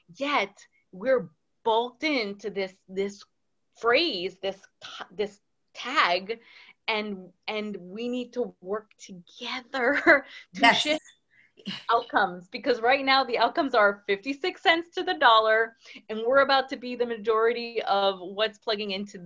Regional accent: Northeast, United States; I grew up in the Northeast, like New York, New Jersey is a very breed of Latina than like South California.

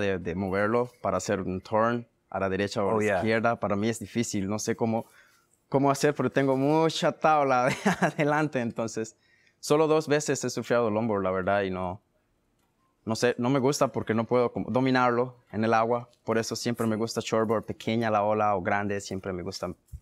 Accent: Nosara, Guanacaste, Costa Rica; Me gusta mi pueblo, Nosara, tal vez porque hay muchos pequeños negocios, tiendas y cosas así.

